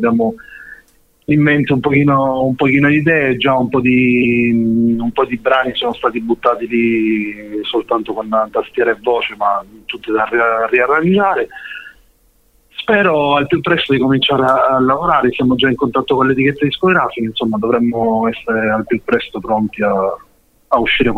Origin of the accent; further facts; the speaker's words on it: Augusta, Sicily, Italy; io e il tastierista e Carmelo siamo di Augusta